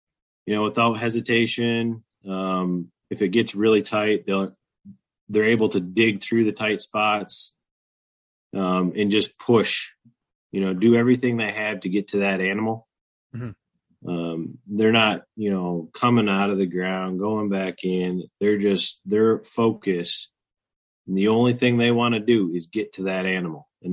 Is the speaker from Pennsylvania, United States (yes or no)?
no; Michigan, United States; I'm from Michigan, up in the thumb.